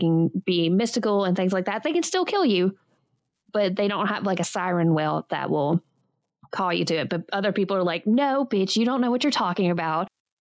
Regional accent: Alabama, United States; now in North Carolina, United States; that's where I'm from. Or that's where I live. I'm originally from Alabama.

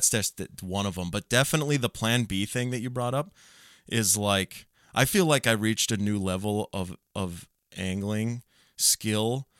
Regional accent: Pelican Rapids, Minnesota, United States; Like going back home where I grew up and around Pelican Rapids and all the lakes in Otter Tail County, where I want to fish new water.

